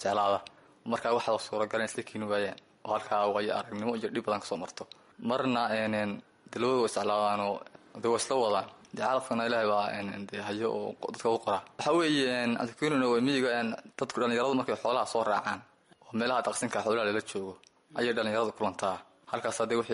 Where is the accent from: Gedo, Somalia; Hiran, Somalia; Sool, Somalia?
Sool, Somalia; Caruur; born there; waxaan ku dhashay deegaanka Caruur ee gobolka Sool.